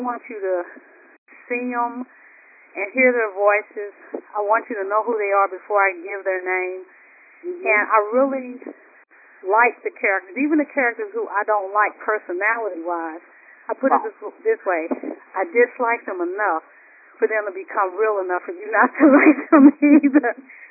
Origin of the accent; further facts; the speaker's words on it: St. Louis, Missouri, United States; I got to tell the story in my hometown, St. Louis, Missouri.